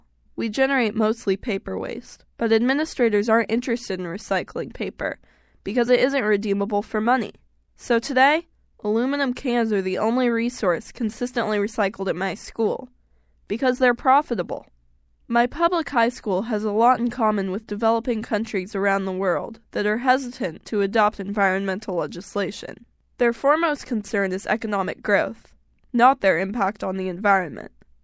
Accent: Alameda, California, United States; my hometown of Alameda, California, could possibly turn into an underwater Atlantis.

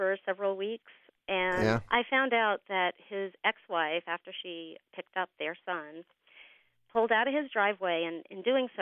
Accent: Millbury, Massachusetts, United States; I'm from near Worcester, Millbury.

